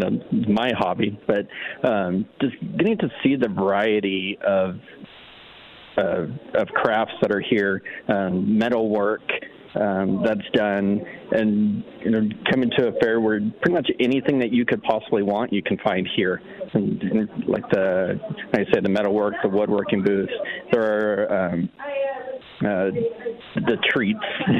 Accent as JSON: {"language": "English", "town": "Roseburg", "region": "Oregon", "country": "United States", "said": "We are. We are from Roseburg."}